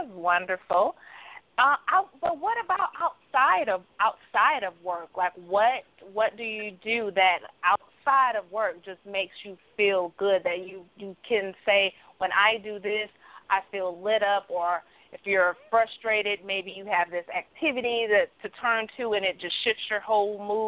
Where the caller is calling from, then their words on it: Marietta, United States; Hey there … I'm calling from Marietta.